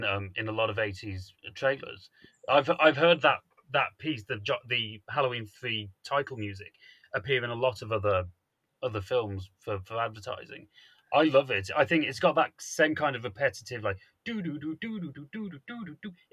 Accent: United Kingdom; Believe me, I'm British.

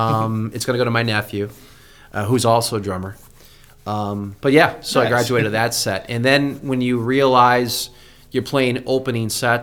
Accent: Massachusetts, United States; So growing up in Massachusetts.

